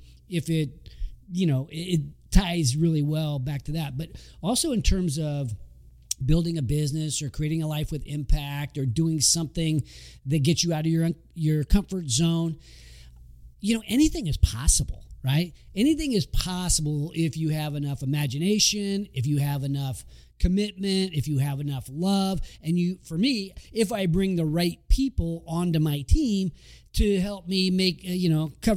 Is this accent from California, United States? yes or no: yes; Sacramento, California, United States; a little bit like growing up in Sacramento, you hope you get a job for the state so you have PERS.